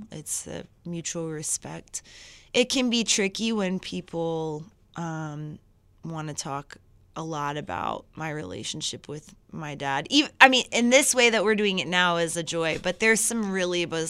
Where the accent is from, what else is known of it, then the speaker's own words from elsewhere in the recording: Nashville, Tennessee, United States; But I think a big part of that is growing up in Nashville mm-hmm. and that just being part of who I am. I'm Southern